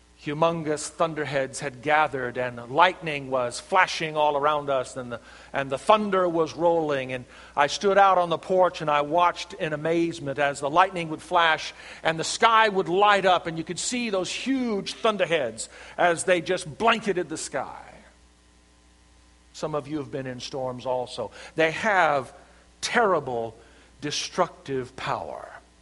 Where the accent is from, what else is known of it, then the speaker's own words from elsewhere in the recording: Arkansas, United States; I'm from the South. And as I have experienced back in the South, in Arkansas, where I was raised